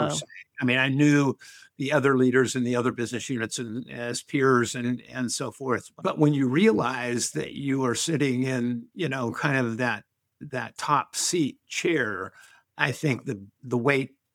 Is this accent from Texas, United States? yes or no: no; Wyoming, United States; I wasn't quite born here, but no, I'm from Wyoming originally.